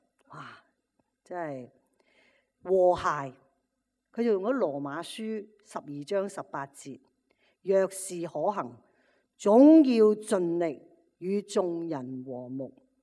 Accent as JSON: {"language": "Cantonese", "country": "Hong Kong", "said": "比我哋香港人佢困難得多。"}